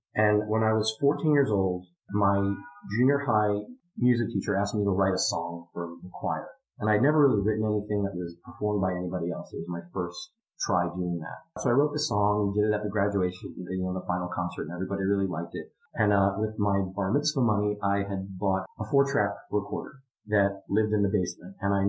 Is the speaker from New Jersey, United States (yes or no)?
yes; New Jersey, United States; I was about 5 or 6 years old, and I grew up in New Jersey, and my parents took us to a matinee of Annie